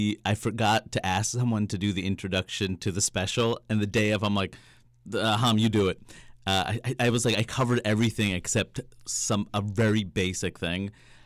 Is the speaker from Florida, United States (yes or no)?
no; Jackson Heights, New York, United States; I grew up in Jackson Heights, New York, which might be the most diverse place of the most diverse place.